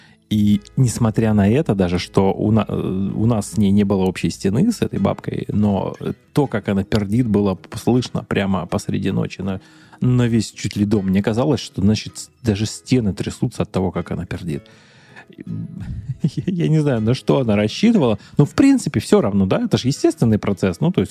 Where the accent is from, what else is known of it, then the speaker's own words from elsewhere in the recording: Arsenyev, Primorsky Krai, Russia; в городе Арсеньеве, откуда я родом? Много раз про него уже рассказываю, да. Жил я на улице Калининской, дом 14А, и квартира у нас была 33-я квартира.